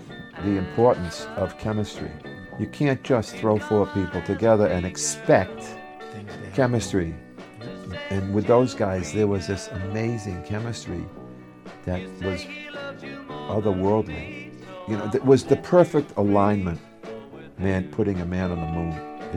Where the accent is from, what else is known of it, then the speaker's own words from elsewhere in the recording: Worcester, Massachusetts, United States; I'm from Worcester. My family didn't own a car.